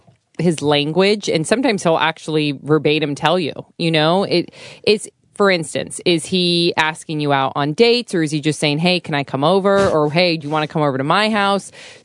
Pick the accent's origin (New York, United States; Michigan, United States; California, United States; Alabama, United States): Michigan, United States; Detroit; born there; You know, I was born in Detroit.